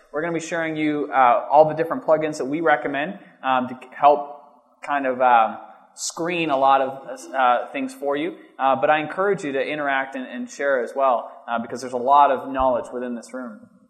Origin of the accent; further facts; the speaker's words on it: Canada; I'm Canadian, but I am proud to be Canadian.